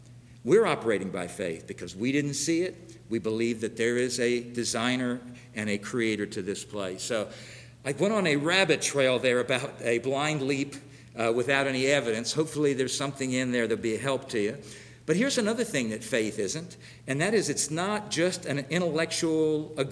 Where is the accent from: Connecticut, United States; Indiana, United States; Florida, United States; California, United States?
Florida, United States; Hollywood; Back when I was young, I grew up in Hollywood, Florida, we'd go camping down in the Keys, Big Pine Key.